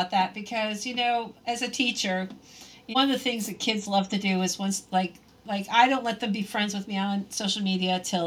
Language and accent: English; Florida, United States; being from Florida and being from the East Coast, growing up on the East Coast, the beaches were so otherworldly compared to what mm-hmm. I'm used to.